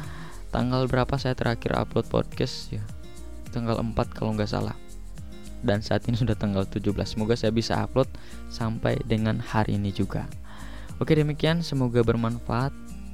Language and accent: Indonesian; Gorontalo, Indonesia; di daerah saya di Gorontalo Utara itu, waktu saya pulang kemarin minggu lalu hari Rabu